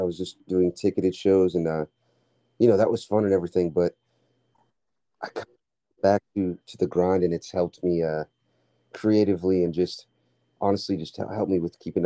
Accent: Grafton, Massachusetts, United States; my parents moved from Guatemala to Quincy, Massachusetts. And then they had my sisters, they had me. I was raised in Grafton.

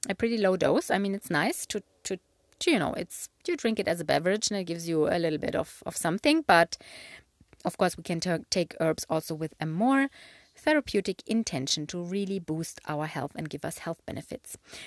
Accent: Germany; moved away; So I'm from Germany. I don't even know if I have ever mentioned this here on the podcast. I mean, I don't live in Germany since many, many years, but I have been brought up there and I was born there and grew up there.

